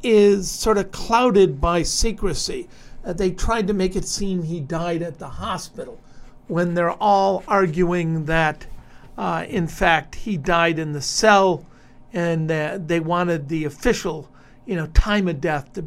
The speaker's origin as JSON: {"language": "English", "town": "Detroit", "region": "Michigan", "country": "United States", "said": "Well, I'm from Detroit originally, so I'll be required to watch the Lions."}